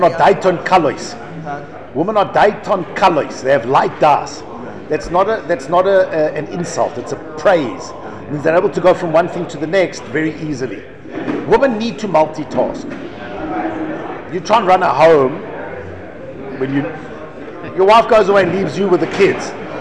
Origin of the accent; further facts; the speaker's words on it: Israel; I'm from Israel